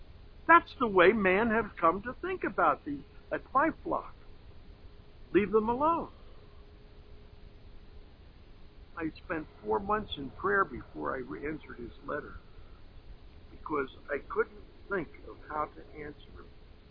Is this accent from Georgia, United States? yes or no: no; Philadelphia, Pennsylvania, United States; I was brought up in Philadelphia